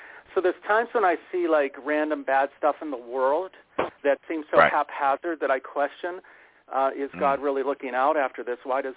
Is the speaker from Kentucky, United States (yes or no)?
no; Pittsburgh, Pennsylvania, United States; There's a guy from my hometown of Pittsburgh, Frank Gorshwin